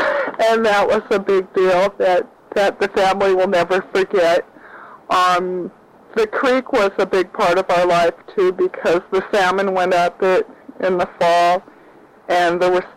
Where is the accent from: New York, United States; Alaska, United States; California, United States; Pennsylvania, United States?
Alaska, United States; Kodiak; I was born in Kodiak at the Griffin Memorial Hospital on May 16th, 1951. I grew up as the oldest child